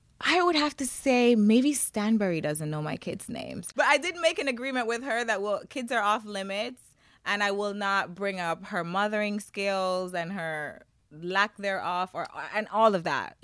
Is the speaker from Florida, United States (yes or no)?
yes; Miami, Florida, United States; Miami, not because I'm from Miami.